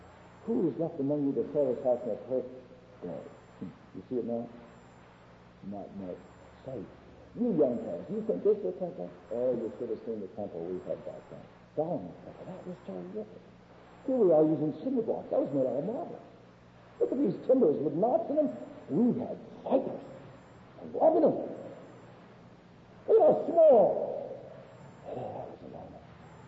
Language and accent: English; Singapore; And of course, they were afraid of me. I was from Singapore.